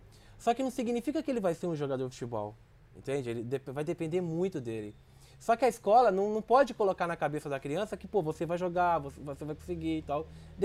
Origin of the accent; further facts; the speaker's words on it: Minas Gerais, Brazil; moved away; eu fui morar no Rio de Janeiro, eu sou de Minas, né? Aí fui morar no Rio